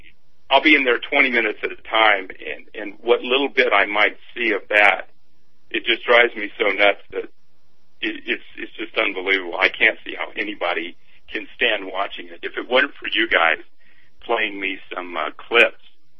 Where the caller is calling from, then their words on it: Las Vegas, Nevada, United States; I'm calling from Las Vegas, Nevada